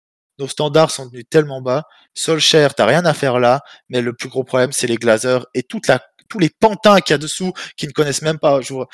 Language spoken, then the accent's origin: French; Switzerland; je me moque assez souvent de la Suisse parce que je suis suisse donc je regarde le championnat.